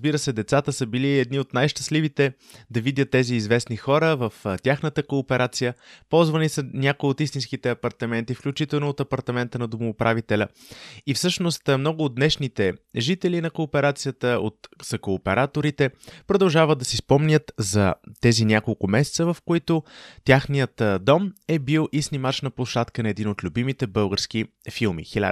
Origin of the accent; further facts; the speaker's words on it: Sofia, Sofia City, Bulgaria; от Бухемска София. Вече почти 10 години следвам миналото на моя роден град.